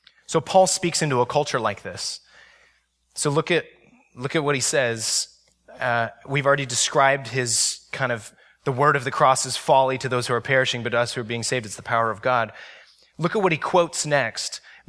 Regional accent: San Jose, California, United States; I grew up in San Jose, so it was an hour away from the city.

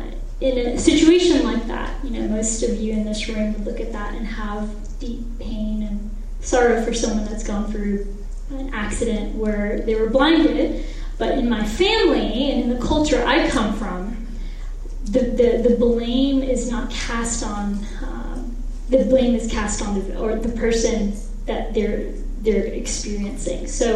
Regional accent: Sri Lanka; I grew up in Sri Lanka, and Sri Lanka, if some of you don't know, it's a little tiny island under India.

